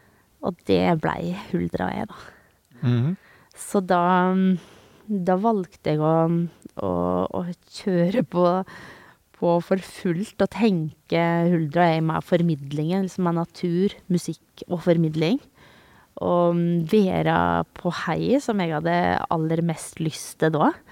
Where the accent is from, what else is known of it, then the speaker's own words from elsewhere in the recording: Telemark, Norway; also born or lived in Australia; Så hvis jeg bare hadde tenkt at jeg hadde vært hjemme i Telemark, så hadde jeg sikkert ville reste ut i verden